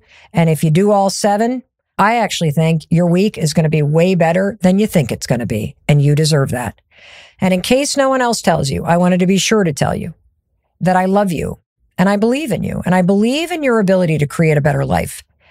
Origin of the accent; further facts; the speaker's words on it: Midwest, United States; I can't say that word. I'm from the Midwest.